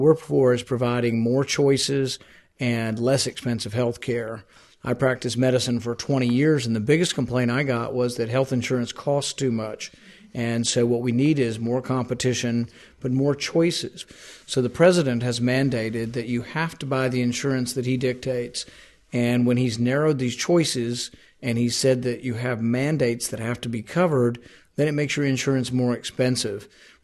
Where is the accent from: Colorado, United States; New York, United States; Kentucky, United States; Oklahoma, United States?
Kentucky, United States; I'm from Kentucky, and I think it's a disaster.